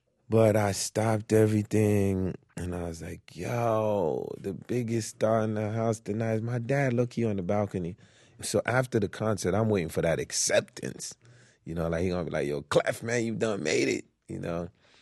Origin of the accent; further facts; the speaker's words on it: Haiti; English is a second language; now in Brooklyn, United States; Yes, when I came from Haiti, my dad brought us to Marlboro Projects in Brooklyn. He clearly had a plan for the kids. We couldn't speak English that well, me and my brother.